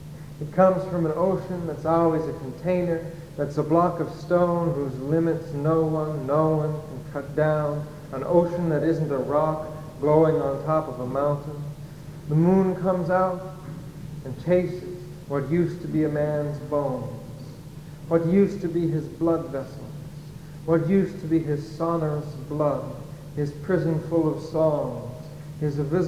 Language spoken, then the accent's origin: English; Boston, Massachusetts, United States; And I'm from Boston, and we were going to have a little celebration in honor of Alexander